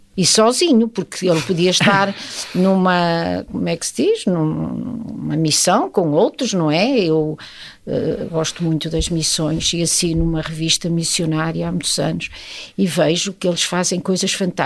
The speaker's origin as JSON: {"language": "Portuguese", "town": "Matosinhos", "region": "Norte", "country": "Portugal", "said": "e nós somos de Matosinhos."}